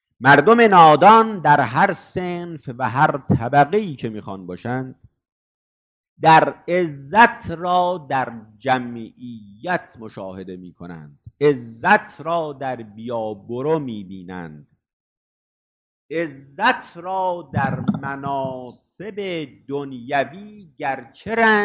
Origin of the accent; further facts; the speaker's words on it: Iran; ما از ایران هستیم و به اصطلاح شیعه هستیم